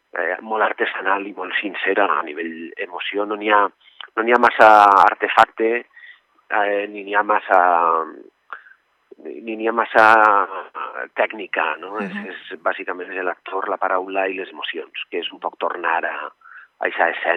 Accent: Vila-real, Valencian Community, Spain; en Via Real, en el meu poble natal.

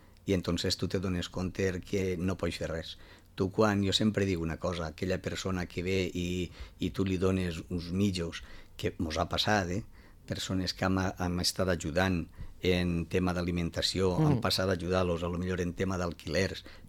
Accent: Vila-real, Valencian Community, Spain; que això passi en el meu poble, en Villarreal, on jo pensava que tot funcionava bé

